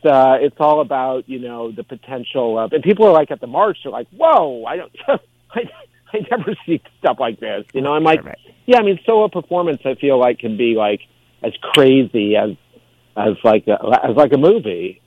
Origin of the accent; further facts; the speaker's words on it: San Francisco Bay Area, California, United States; Well, I was only 10 at the time, and although I'm local, like you, I grew up in the Bay Area